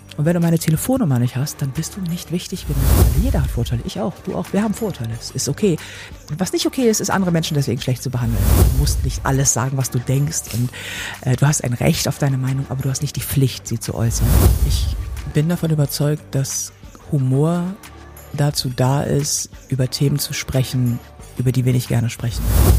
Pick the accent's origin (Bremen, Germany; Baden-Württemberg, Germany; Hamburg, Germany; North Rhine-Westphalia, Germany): Hamburg, Germany; Ich bin in Eimsbüttel geboren. So, also bin richtig so in der Mitte, dann auch sehr lange da gelebt, bis ich dann irgendwann weggezogen bin, ganz weit weg nach Barmbek, war meine erste Wohnung und dann jetzt mittlerweile Winterhude.